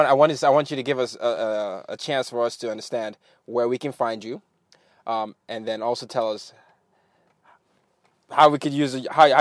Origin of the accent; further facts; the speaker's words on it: Nigeria; now in New York, United States; I'm from Nigeria, but I live in New York, yeah.